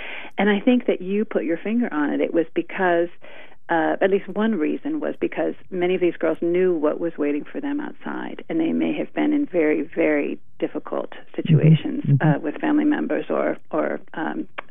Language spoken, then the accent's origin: English; Boston, Massachusetts, United States; I remember. I'm from Boston.